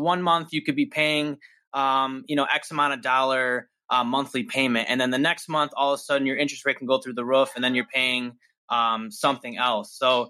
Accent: Rochester Hills, Michigan, United States; Hey, Clayton, this is … I'm from Rochester Hills, Michigan.

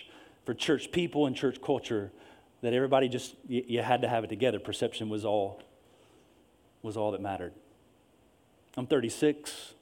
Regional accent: South Carolina, United States; because I also grew up in, this is home, right? Upstate of South Carolina, born and raised here.

